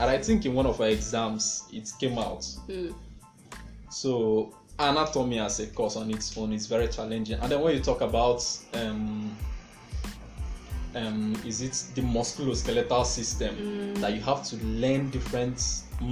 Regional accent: Ukehe, Enugu State, Nigeria; I'm from Ukehe in Igbo, the local government of Enugu State.

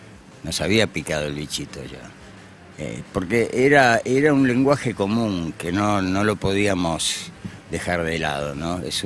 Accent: Buenos Aires, Argentina; El tango es parte de nuestro ADN como porteño, te lo digo.

